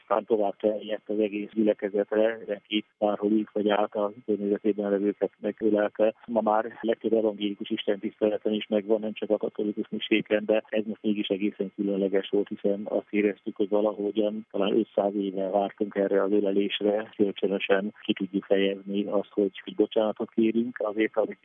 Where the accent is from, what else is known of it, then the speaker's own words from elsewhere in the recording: Hungary; azt hiszem, hogy egyedüli magyarként jelen lehettem ezen a közös megemlékezésen